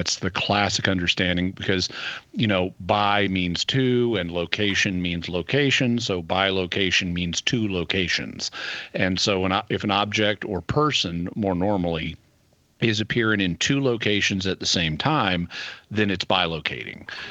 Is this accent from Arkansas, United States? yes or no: yes; Arkansas, United States; also born or lived in San Diego, United States; And then I moved back to Arkansas, to my hometown, and I would repeatedly, be in the supermarket and suddenly see someone I knew.